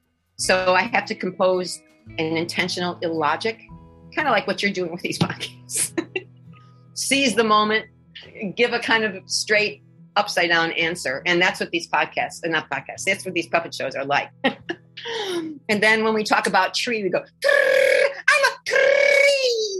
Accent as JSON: {"language": "English", "country": "United States", "said": "I bumped into a level of blatant sexism in Italy, which assured me that I'm American."}